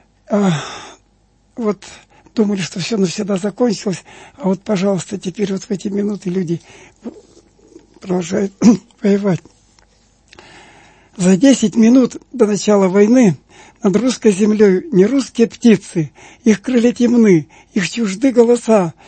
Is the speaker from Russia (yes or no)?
yes; Vyatka, Kirov Oblast, Russia; Я все искал надписи моей любимой родной Вятки, и не видел.